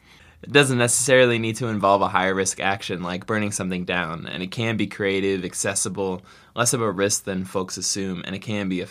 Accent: California, United States; All the people involved in this project at this time are born and raised in the Bay Area.

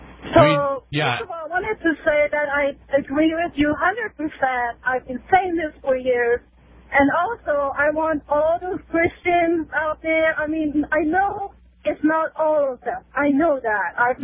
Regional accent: Iran; moved away as an adult; now in United States; I was born and raised in Iran until I was 18 and I came to U.S. And my father was a fanatic Muslim who prayed 5 times a day.

